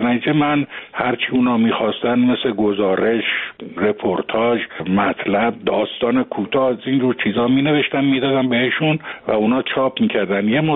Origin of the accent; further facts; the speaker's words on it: Tehran, Tehran Province, Iran; من وقتی که آمدم به تهران در واقع 8 سالم بود و از اون به بعد دیگه من در تهران بزرگ شدم.